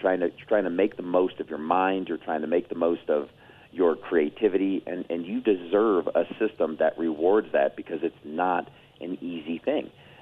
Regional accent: Chicago, Illinois, United States; I was born and raised in Chicago. All right, in Chicago area, I should say.

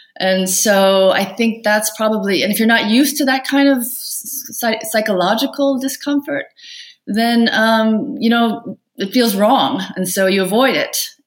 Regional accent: Iowa, United States; Well, I grew up in Iowa, so in the Midwest. My father is American, Swedish German, and my mother was Korean. So they met in Korea. And so I grew up in a bicultural household. In the middle of Iowa, there were no Asians when I was growing up.

